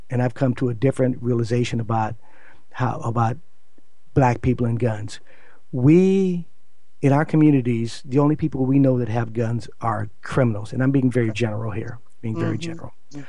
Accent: California, United States; growing up in California, California has very strict gun laws

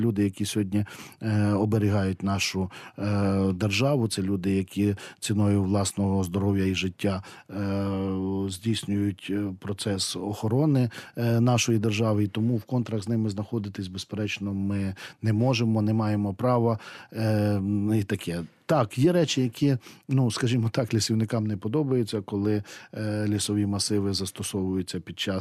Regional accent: Volyn Oblast, Ukraine; от на території Волинської області, звідки я родом

